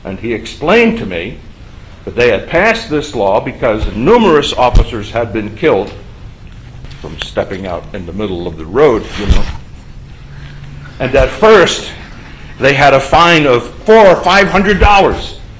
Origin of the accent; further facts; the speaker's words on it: Pennsylvania, United States; I'm from Pennsylvania. I cannot imagine that law being passed in Pennsylvania because, I mean, I'm 68 years old